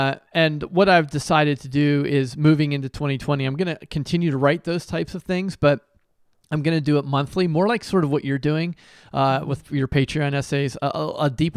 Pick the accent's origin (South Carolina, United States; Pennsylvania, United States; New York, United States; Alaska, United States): Pennsylvania, United States; Monroeville; Shout out Monroeville, PA, my hometown.